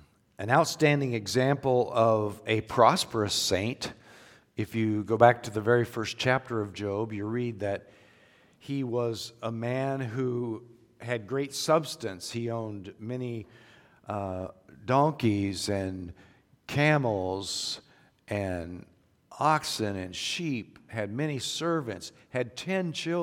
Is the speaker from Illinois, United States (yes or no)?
no; Iowa, United States; I grew up in Southwest Iowa on a farm, went to Faith Baptist Bible College in Ankeny, was in the pastorate for 38 years.